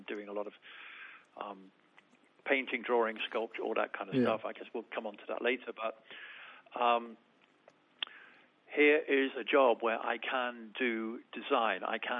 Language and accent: English; Portsmouth, South East England, United Kingdom; born there; Oh, well, I was born in Portsmouth.